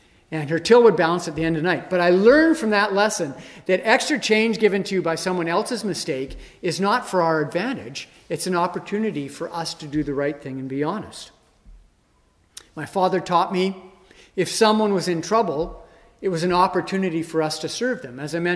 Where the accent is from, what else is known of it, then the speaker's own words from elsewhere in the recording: Edmonton, Alberta, Canada; growing up in Edmonton, Safeway was the major shopping grocery shopping place that most people went.